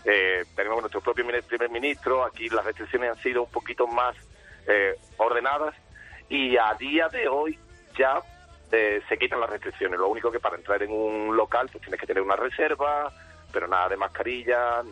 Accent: A Coruña, Galicia, Spain; accent: La Coruña; Soy gallego, en realidad, soy de La Coruña.

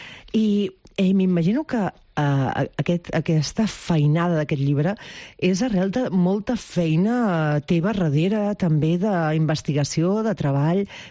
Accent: Mataró, Catalonia, Spain; tots els amics que ens escolteu des del meu poble, des de Mataró, poble-ciutat, que és com jo sempre dic, que és una ciutat però que té un esperit de poble

